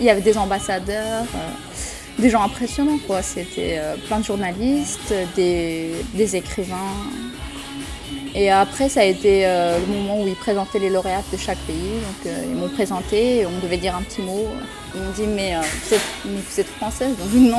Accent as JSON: {"language": "French", "country": "France", "said": "quand je parle roumain, on me dit que j'ai l'accent français. Ils savent que je viens de France."}